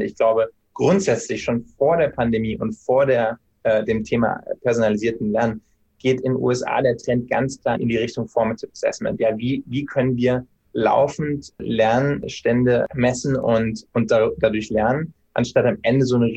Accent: Bavaria, Germany; Ich bin in Bayern zur Schule gegangen

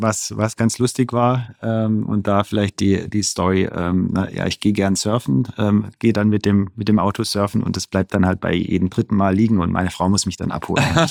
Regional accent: Baden-Württemberg, Germany; ich bin als Schwabe und finanzaffiner Mensch

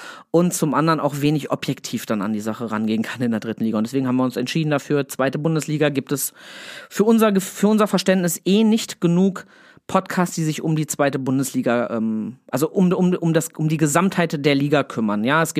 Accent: Bielefeld, North Rhine-Westphalia, Germany; Ich natürlich als Bielefelder auch irgendwo Sympathisant dieses Vereins.

